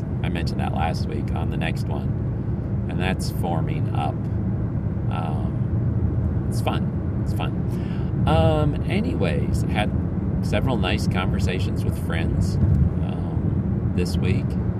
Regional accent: Philippines; now in United States; I grew up in the Philippines, and in the Philippines, while it wasn't rampant, they certainly did have arranged marriages.

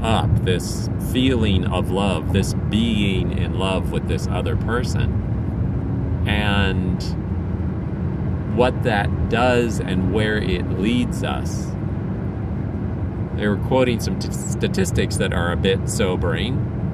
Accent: Philippines; now in United States; I grew up in the Philippines, and in the Philippines, while it wasn't rampant, they certainly did have arranged marriages.

